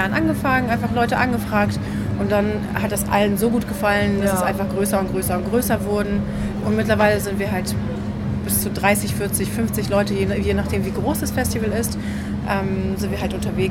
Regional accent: Göttingen, Lower Saxony, Germany; wir sind beide aus Göttingen

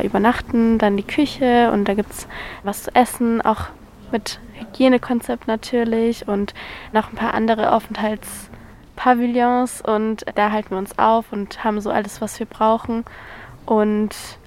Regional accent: Fürth, Bavaria, Germany; Ich komme eigentlich aus Fürth, aber ich übernachte auch teilweise mehrere Tage hier

